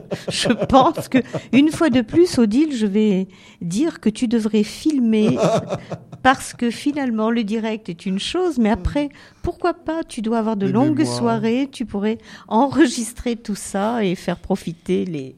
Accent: Marseille, Provence-Alpes-Côte d'Azur, France; Je suis marseillaise aussi.

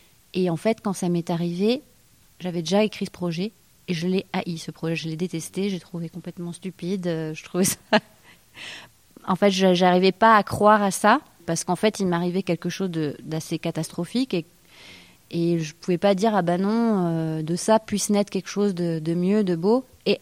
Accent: Grenoble, Auvergne-Rhône-Alpes, France; Moi, je viens à la base, je suis grenobloise en fait. Donc j'ai été élevée un peu dans une maison perdue au sommet d'une montagne

